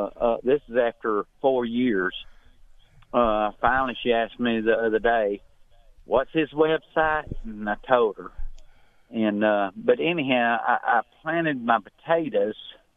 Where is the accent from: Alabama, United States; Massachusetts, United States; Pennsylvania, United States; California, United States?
Alabama, United States; Birmingham; because 50 miles up is different growing season. We're from Birmingham.